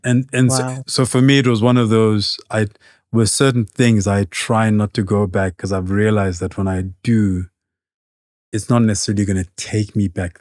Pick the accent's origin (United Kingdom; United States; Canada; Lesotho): Lesotho; Maseru, Maseru District; Like, I'm from Maseru.